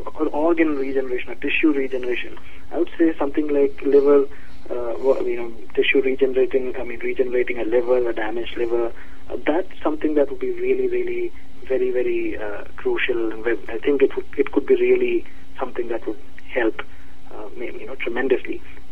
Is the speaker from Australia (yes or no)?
no; India; moved away as an adult; I grew up in a family of bankers and managers. And I grew up in India. I did my bachelor's in instrumentation and process control and all that in Mumbai, India. And I came here